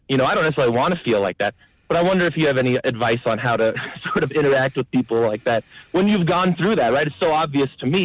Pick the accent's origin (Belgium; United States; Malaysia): United States; Utah; So I am also, from Utah. I grew up in the Mormon family. Left when I was 18. I'm 30 now.